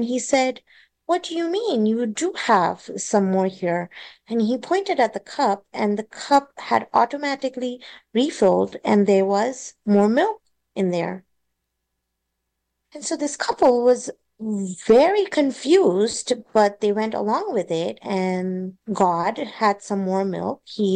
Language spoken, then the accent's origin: English; India; So I grew up in India, being raised by both my grandparents and my single mother.